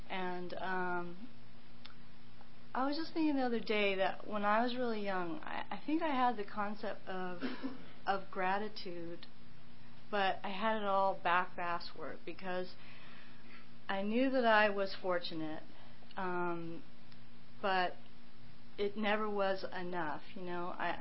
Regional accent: Saratoga, California, United States; Well, I grew up in Saratoga, as it says, and I grew up in the hills, and as a child, I was a real isolator from the get-go.

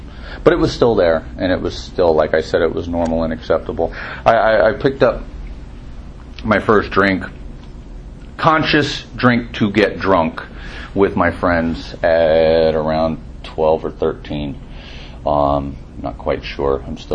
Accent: California, United States; also born or lived in New Jersey; growing up, I was born in New Jersey, and we moved out to California when I was real young. I was about 2 years old, but the entire family was still on the East Coast.

